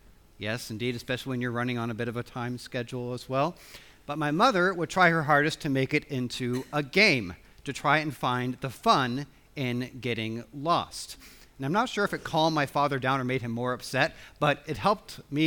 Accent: Washington, United States; I have many memories growing up in Washington State with my family going on camping trips to the state of Idaho

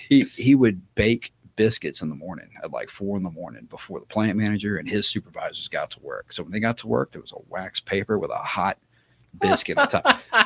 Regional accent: Baton Rouge, Louisiana, United States; I'm from Baton Rouge. That's where that's where he was at. Yeah, good old Red Stick.

